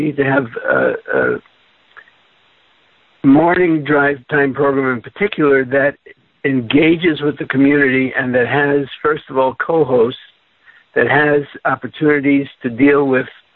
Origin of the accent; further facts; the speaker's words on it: New York, United States; I'm from New York originally